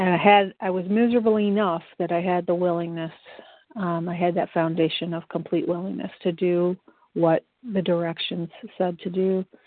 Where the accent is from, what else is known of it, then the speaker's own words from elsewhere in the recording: Chicago, Illinois, United States; from Chicago, a compulsive overeater, abstinent today by the grace of God and the fellowship of this program.